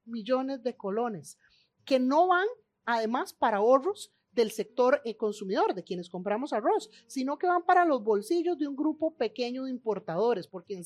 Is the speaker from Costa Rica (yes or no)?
yes; Heredia, Costa Rica; Mi papá es oriundo de la región de Punta Arenas, de la zona sur. Mi mamá es herediana. Yo crecí en Heredia y todavía viven mis papás en Mercedes Norte de Heredia.